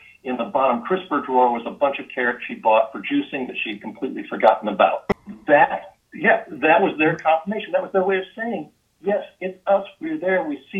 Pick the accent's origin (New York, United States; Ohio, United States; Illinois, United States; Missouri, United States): New York, United States; I do not speak Hebrew. I know some Yiddish from growing up in New York, but that's about as close as I get.